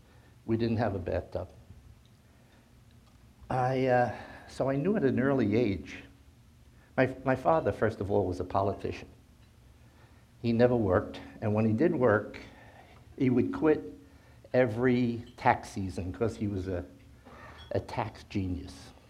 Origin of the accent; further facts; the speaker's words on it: Jersey City, New Jersey, United States; I was born and raised in Jersey City.